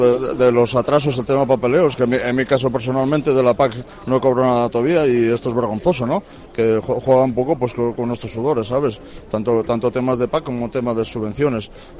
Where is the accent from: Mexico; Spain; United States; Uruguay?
Spain; Carreño, Asturias; De Carreño.